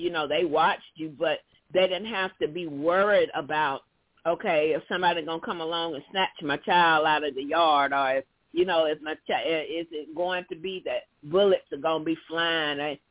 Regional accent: Columbus, United States; Not at the house that you and I met, Gretchen, but at our other house where we grew up, where I was born.

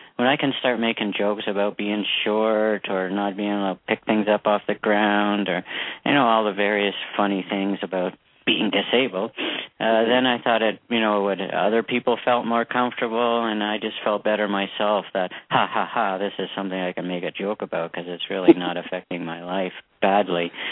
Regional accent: Canada; I'm no nicer or more kind or more deserving to be born and raised in Canada than they are to be born and raised there.

